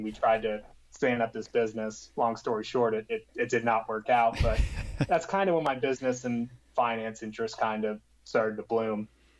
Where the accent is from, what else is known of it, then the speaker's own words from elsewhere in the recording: Florida, United States; So going all the way back, I grew up in South Florida, and when it was time to go to college, I went to the University of Florida